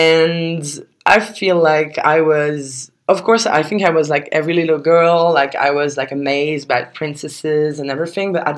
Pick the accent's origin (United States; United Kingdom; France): France; Paris, Île-de-France; English is a second language; I'm French. I was born in Paris. I'm 25 years old. And currently I work in Paris as a project manager for a music label.